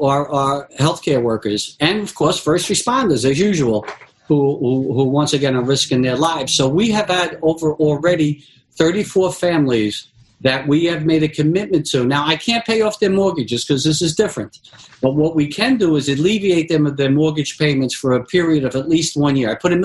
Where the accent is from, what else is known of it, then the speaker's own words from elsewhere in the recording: New York, United States; But most certainly, I'm from New York, so, you know, the hardest hit was New York